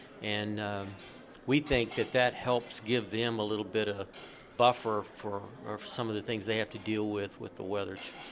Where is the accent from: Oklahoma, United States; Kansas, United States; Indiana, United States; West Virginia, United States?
Oklahoma, United States; the state conservationist here in my home state